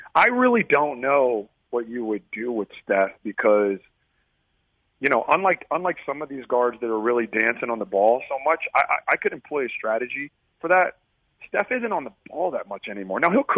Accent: Charlotte, North Carolina, United States; Yeah, you know, it's interesting because I came from Charlotte

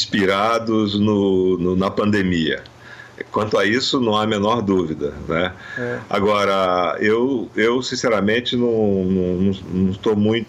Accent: Amazon, Brazil; eu sou da Amazônia e lá a relação com o tempo é diferente, porque é muito diferente de São Paulo, por exemplo, né? Então, por causa do rio, da natureza, da água...

